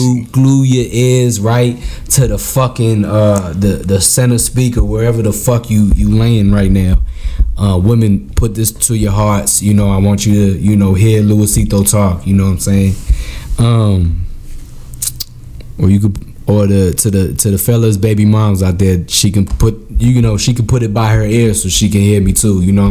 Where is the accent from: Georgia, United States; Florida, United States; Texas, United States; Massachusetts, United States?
Massachusetts, United States; Boston; I'm from Boston, y'all, so I'm very biased.